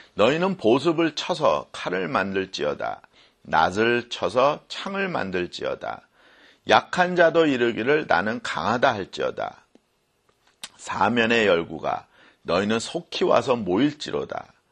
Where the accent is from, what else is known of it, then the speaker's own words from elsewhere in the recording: South Korea; 이게 제가 한국에서 그 어릴 때 자라날 때 그 소리 많이 들었어요.